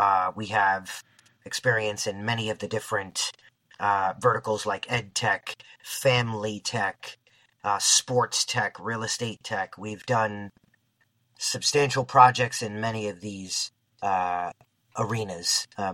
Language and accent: English; Queens, New York, United States; I'm from Ridgewood, Queens, on the border of Bushwick, Brooklyn.